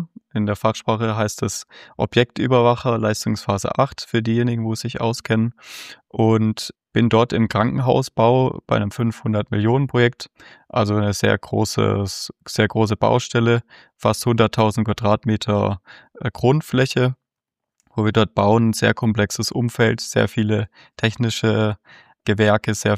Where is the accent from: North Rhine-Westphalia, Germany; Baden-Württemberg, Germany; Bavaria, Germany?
Baden-Württemberg, Germany; Stuttgart; born there; now in Freiburg, Germany; Ich wohne derzeit in Freiburg, geboren in Stuttgart.